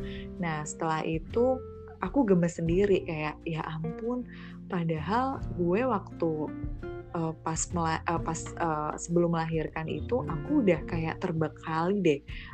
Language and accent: Indonesian; Purwokerto, Central Java, Indonesia; setelah itu tiba-tiba aku pulang ke Purwokerto nih, ke kampungku gitu.